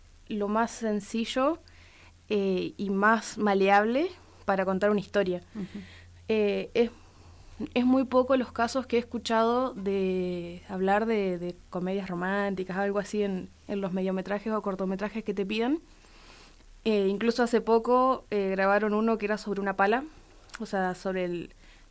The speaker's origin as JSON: {"language": "Spanish", "town": "Ingeniero Jacobacci", "region": "Río Negro", "country": "Argentina", "said": "Me dice, vos sos de Jacobacci, ¿verdad? Sí, le digo, o sea, no es por agrandar a mi pueblito"}